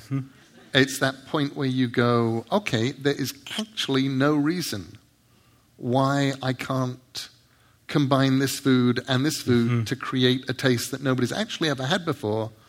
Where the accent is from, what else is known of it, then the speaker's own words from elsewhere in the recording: England, United Kingdom; which I wouldn't have done because I'm English.